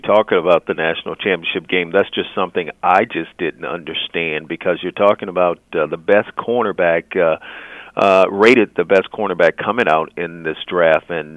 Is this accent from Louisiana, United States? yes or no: no; Alabama, United States; obviously I'm from Alabama, and that's a sweet part.